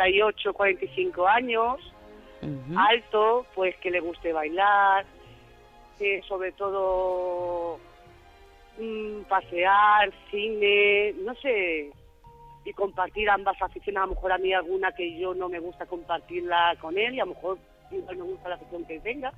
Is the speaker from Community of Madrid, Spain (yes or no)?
yes; Madrid, Community of Madrid, Spain; Yo soy de Madrid.